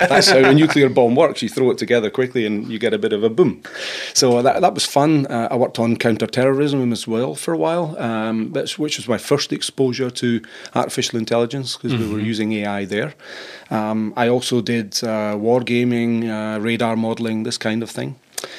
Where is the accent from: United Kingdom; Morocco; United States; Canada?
United Kingdom; Scotland; I grew up in Scotland, as you know. I was educated there as well.